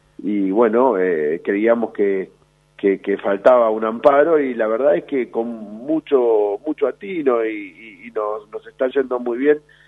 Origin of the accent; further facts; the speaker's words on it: San Juan, Argentina; empezó ahora mi papá en el año 80 a comercializar los productos que traíamos de San Juan, porque somos todos sanjuaninos